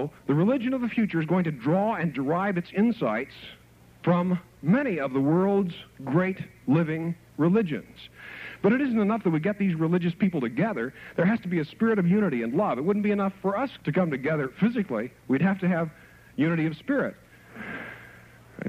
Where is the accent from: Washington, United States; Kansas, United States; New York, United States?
Kansas, United States; I'm from Finney County, Kansas, originally.